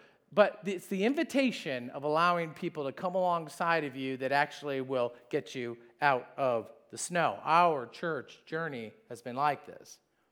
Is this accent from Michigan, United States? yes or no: yes; Michigan, United States; and I think just growing up in Michigan, this was a common thing.